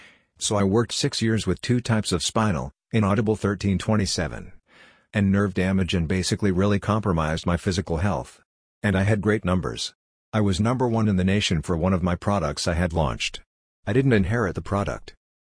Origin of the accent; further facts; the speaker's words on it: New York, United States; Because even though I grew up in New York, I did a lot of yard work for people.